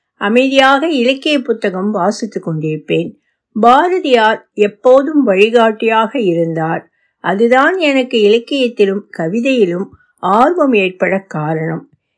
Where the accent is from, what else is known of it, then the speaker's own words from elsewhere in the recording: Viluppuram, Tamil Nadu, India; also born or lived in Tirunelveli district / Srivaikuntam / Tiruchirappalli; மிகவும் சிறு வயதில் பெரும்பாலும் விழுப்புரத்தில் பாட்டி மற்றும் மாமா வீடுகளில் வளர்ந்தேன். நெல்லை மாவட்டத்தில் எங்கள் வீட்டில் நான் வளர ஆரம்பித்த போதும் பாட்டிதான் என்னுடன் இருந்தார்கள்.